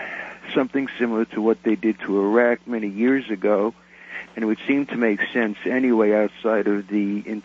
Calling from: Alberta, Canada; I'm calling from Alberta.

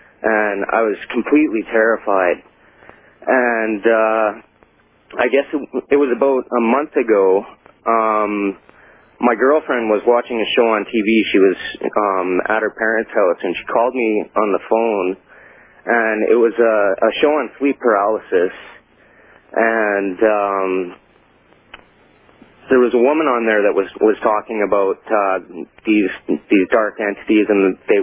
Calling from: British Columbia, Canada; I'm calling from British Columbia, Canada.

